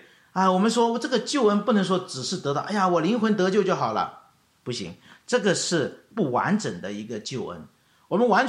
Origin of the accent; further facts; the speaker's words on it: China; 我们中国人就很喜欢就寻找那个内圣